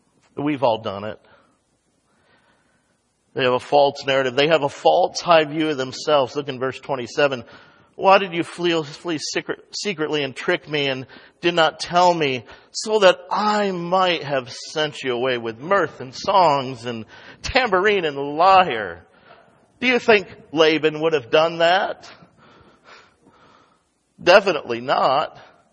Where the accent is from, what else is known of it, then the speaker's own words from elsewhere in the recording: United States; I myself, growing up in American culture, have made myself the victim far too many times.